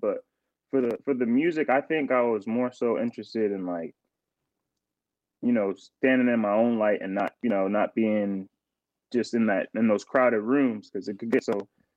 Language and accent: English; Laval, Quebec, Canada; Yeah, I was born in Quebec City. I was born in Quebec City. And then I think about a year in or so, maybe a year and a half in or so, my mom moved us to Laval.